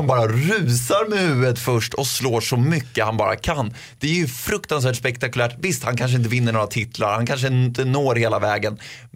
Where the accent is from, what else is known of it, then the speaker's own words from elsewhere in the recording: Armenia; now in Sweden; jag kommer också från Armenien